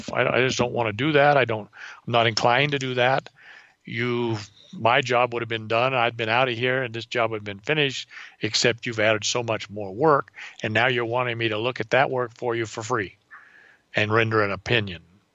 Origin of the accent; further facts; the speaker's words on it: California, United States; now in Las Vegas, United States; I was born and raised in California, currently living in Las Vegas